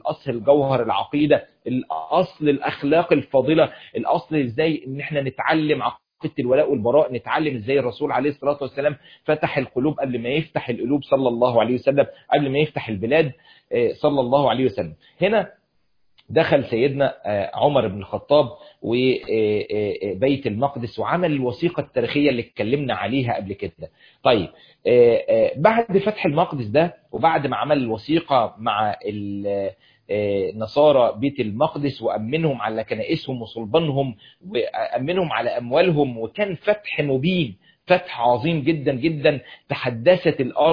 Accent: Egypt

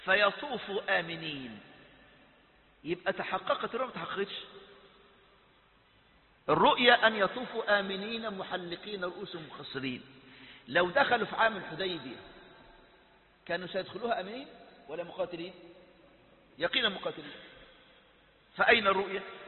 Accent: Egypt; كسرى طلع قرار الاعتقال زي القرار اللي كانت تطلع عندكم عندنا في مصر

